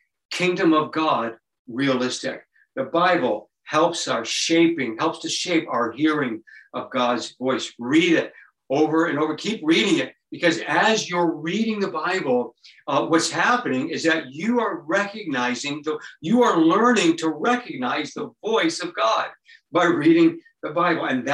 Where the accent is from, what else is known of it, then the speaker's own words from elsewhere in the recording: United States; And I'm an American living at the end of the 20th century and the beginning of the 21st century.